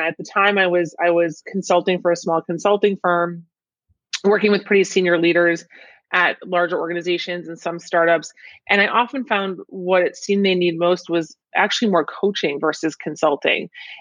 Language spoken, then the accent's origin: English; Midwest, United States; And it was because I'm from the Midwest. So I kind of grew up with this, you know, Midwest work hard mindset